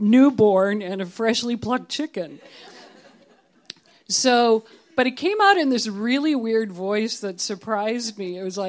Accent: Twin Cities, Minnesota, United States; I'm from the Twin Cities. You have those here, right?

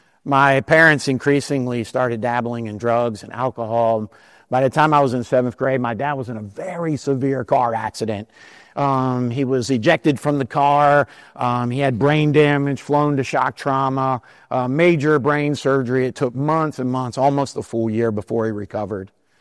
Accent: Baltimore, Maryland, United States; I'm from South Baltimore.

